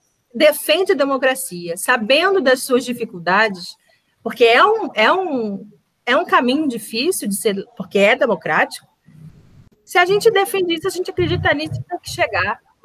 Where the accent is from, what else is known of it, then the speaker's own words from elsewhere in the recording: Rio de Janeiro, Brazil; Eu sou do Rio de Janeiro, nasci lá